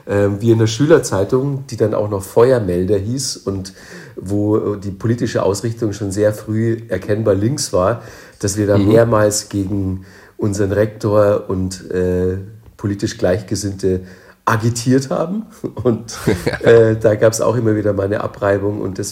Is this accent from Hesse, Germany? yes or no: no; Manching, Bavaria, Germany; ich komme ja aus Manching bei Ingolstadt